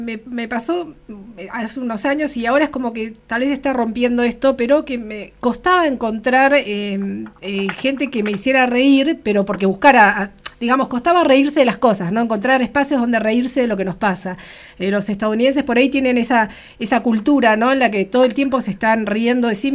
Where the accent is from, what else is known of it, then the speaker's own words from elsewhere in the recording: Bahía Blanca, Buenos Aires Province, Argentina; Soy yo, de Bahía Blanca.